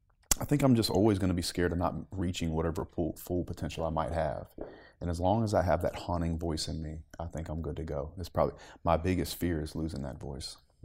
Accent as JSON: {"language": "English", "region": "the South", "country": "United States", "tie": "born or raised there", "said": "You know, just growing up in the South, be seen, not heard."}